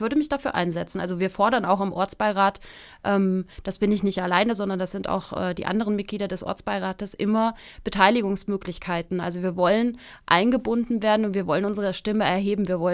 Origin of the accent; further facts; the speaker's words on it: Kassel, Hesse, Germany; Also ich bin in Kassel aufgewachsen und habe auch zeitweise im Vorderen Westen zum Beispiel gewohnt und war aber von 2012 zweieinhalb Jahre zum Beispiel gar nicht in Kassel, habe in Hannover gearbeitet und gelebt und bin dann zurückgekommen